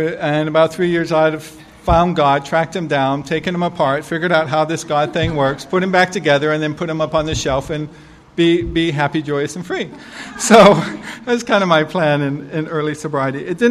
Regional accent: Hawaii, United States; I'm a local boy. I grew up here in Hawaii. My father grew up here.

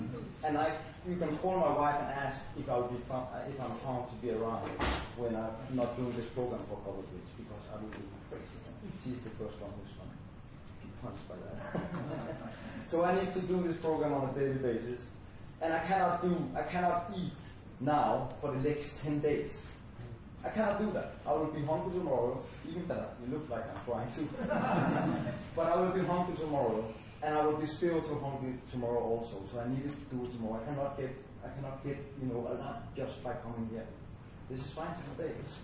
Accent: Copenhagen, Capital Region, Denmark; I'm an alcoholic from Copenhagen.

